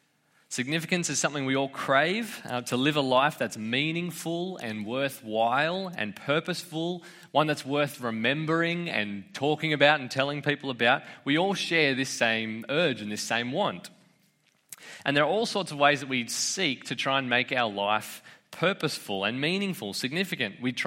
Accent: Australia; Jackass, I'm just going to say ass because it's easier for me as an Aussie.

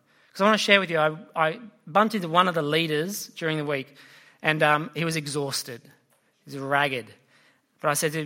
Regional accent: Sydney, New South Wales, Australia; I grew up in Sydney, in the city, in the inner city of Sydney.

